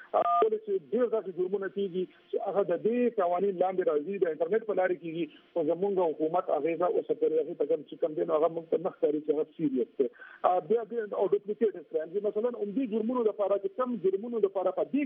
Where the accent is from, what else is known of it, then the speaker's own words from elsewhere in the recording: Pakistan; یقینا موږ د پاکستان عوام یو، محب وطن عوام یو، پاکستان زموږ ملک دی، زموږ کور دی،